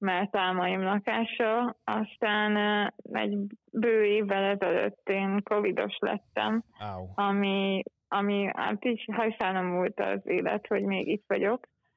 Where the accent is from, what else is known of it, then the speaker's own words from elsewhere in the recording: Budapest, Hungary; born there; én Budapesten születtem a 18. kerületbe, és az is volt az én szívem csücske, és azt gondoltam, hogy na, én Budapestet sose hagyom